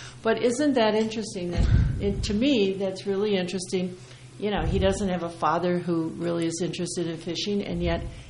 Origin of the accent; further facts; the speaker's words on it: Wisconsin, United States; I grew up in Wisconsin, and we all fished on the river